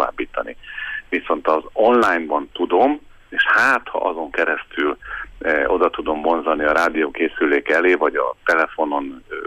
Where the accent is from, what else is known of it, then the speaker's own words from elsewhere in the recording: Târgu Mureș, Mureș County, Romania; annak idején gyerekkoromban a Vásárhelyen a Kornisán ott nőttem fel